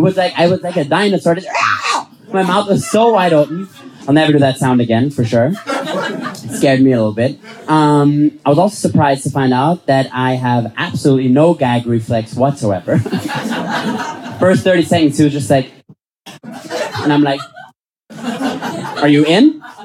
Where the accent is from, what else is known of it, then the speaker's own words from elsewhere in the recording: Vienna, Austria; I'm from Vienna, so I had to take a COVID test before I got here.